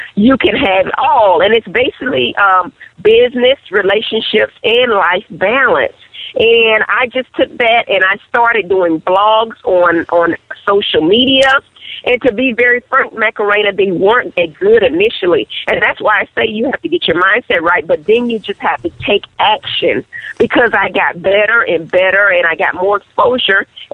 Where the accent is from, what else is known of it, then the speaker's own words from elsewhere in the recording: Miami, Florida, United States; I'm from Miami, Florida. I started out in Overtown by way of Liberty City and then Carroll City.